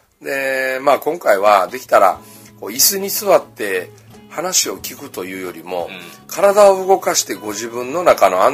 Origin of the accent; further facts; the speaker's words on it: Osugidani, Mie, Japan; 三重県の大杉谷でですね